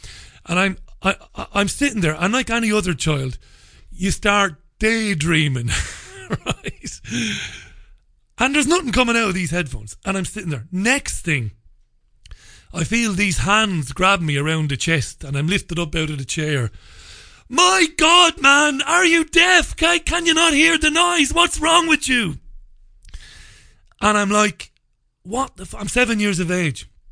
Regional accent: Ballybeg, Munster, Ireland; And I grew up in Ballybeg.

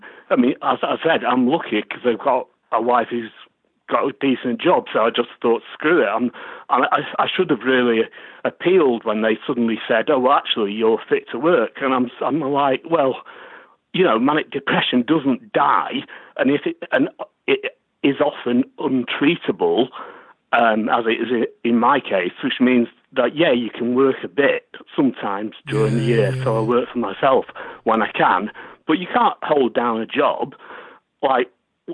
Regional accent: Manchester, North West England, United Kingdom; around here in the Midlands where I now live. I'm originally from Manchester.

